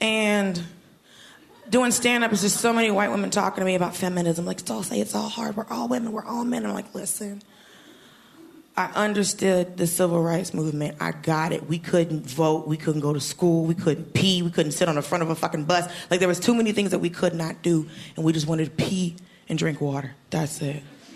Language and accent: English; Georgia, United States; Bitch, I'm from Georgia. She's like, no, where your family's from? Florida? My family's from Florida.